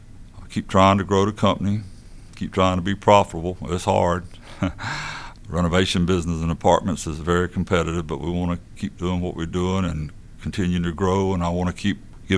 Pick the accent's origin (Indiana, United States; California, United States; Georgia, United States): Georgia, United States; And I grew up in Sly County, Georgia as a young man, but I've been in Gwinnett County now a long time, and Gwinnett's my home.